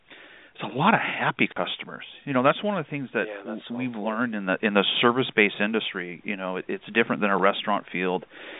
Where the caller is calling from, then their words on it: Palm Springs, California, United States; we're calling, and we're struggling through today in beautiful Palm Springs, California.